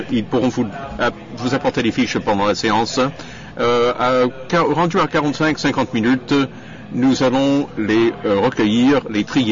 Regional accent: Toronto, Ontario, Canada; je veux aussi le faire en tant que Canadienne et en tant que Torontoise.

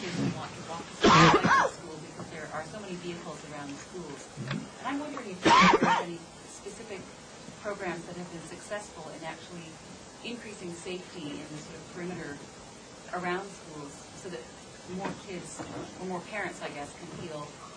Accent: Canada; I'm from Canada, and we face a lot of the same problems in Canada.

